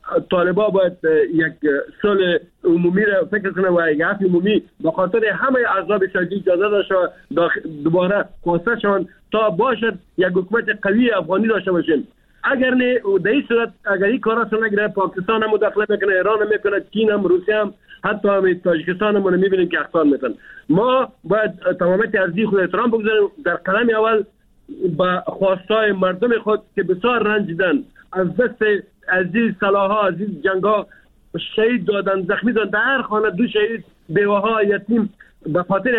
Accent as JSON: {"language": "Persian", "country": "Afghanistan", "said": "ما افغان هستیم، ما مسلمان هستیم"}